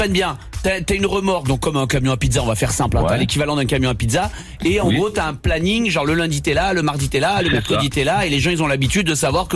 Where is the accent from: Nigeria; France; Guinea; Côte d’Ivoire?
France; south of France; je suis natif du sud de la France